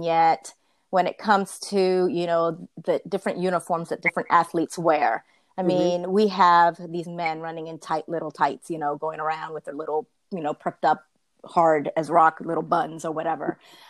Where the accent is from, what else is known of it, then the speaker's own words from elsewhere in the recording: Puerto Rico; moved away as an adult; also born or lived in New York; now in Pennsylvania, United States; I live in Pennsylvania. I was born in New York. I've lived in Puerto Rico for 10 years of my formative years, from 10 to 20.